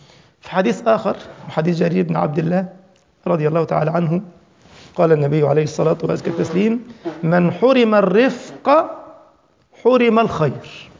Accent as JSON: {"language": "Arabic", "country": "Egypt", "said": "أنا كمصري ممكن مصري زيي يقبل مني مزاحي،"}